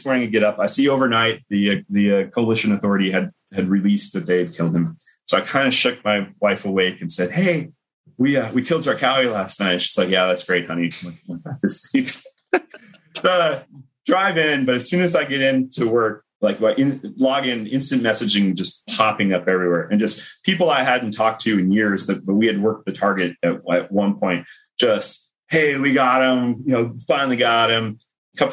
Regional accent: West Coast, United States; You know, I grew up on the West Coast, lived on the East Coast.

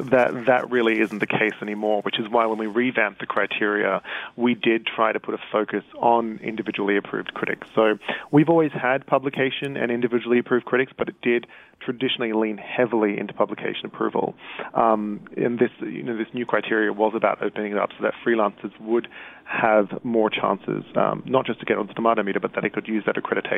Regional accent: Australia

